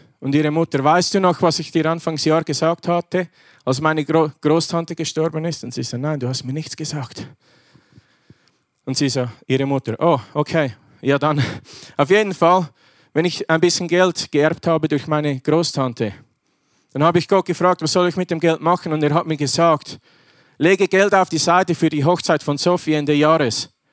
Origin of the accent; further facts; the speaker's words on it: Switzerland; moved away; ich komme aus der Schweiz. Ihr wisst, wie die Schweiz ist.